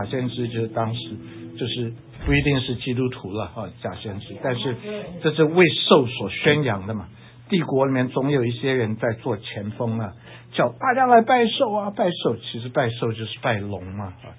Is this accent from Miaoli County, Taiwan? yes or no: no; Hsinchu, Hsinchu City, Taiwan; also born or lived in Pingtung; 我从小长在新竹，生在新竹，对不对？我不是生在新竹，我生在屏东，一岁搬到新竹。